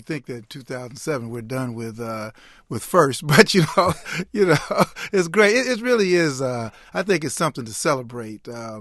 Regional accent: Chicago, Illinois, United States; Well, yeah, I'm from Chicago, and Rex Grossman has not been sabotaging us as of late.

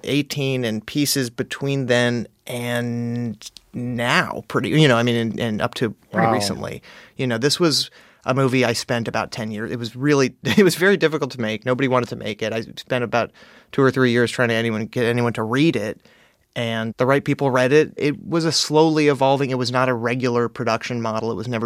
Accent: New York, United States; only by virtue of growing up in New York. I didn't grow up in Los Angeles.

